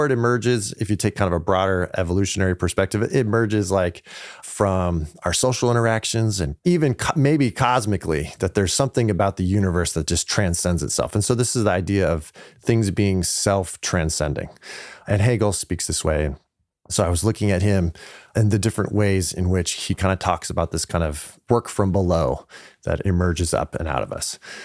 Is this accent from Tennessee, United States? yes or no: no; California, United States; So I was raised in California as Friendly Baptists, or Friendly Fundamentalists, Free Church kind of Baptist.